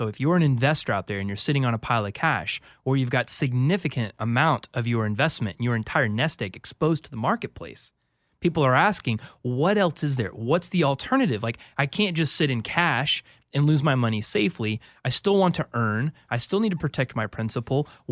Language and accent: English; Texas, United States; And maybe it's because I'm from Texas and I don't like people touching my stuff, right?